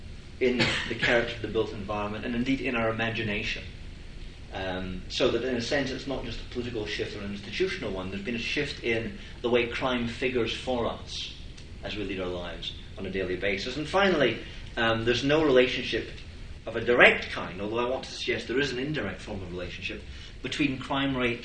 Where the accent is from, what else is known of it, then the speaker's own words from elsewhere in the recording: Scotland, United Kingdom; now in United States; I'm not American by origin, I'm actually from Scotland, and I know the UK very well.